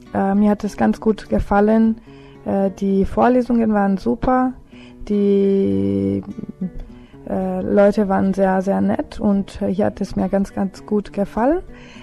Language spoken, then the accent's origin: German; Italy; German is a second language; now in Germany; ich komme aus Italien und ich bin hier jetzt Erasmus und ich bleibe hier nur ein Semester